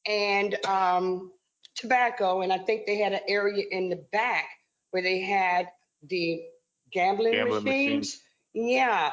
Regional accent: Miami, Florida, United States; I grew up in the Liberty City area, and this corner has been a problem.

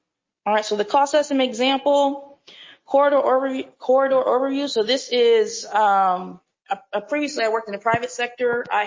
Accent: Florida, United States; I grew up in Florida. They have them down there near Disney World and Kissimmee.

